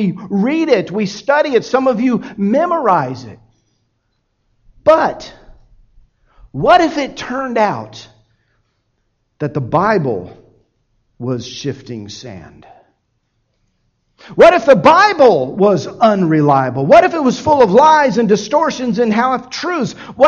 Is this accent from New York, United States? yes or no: no; Miami, Florida, United States; Despite the fact that I grew up in Miami, I was never really drawn to the beach in a big way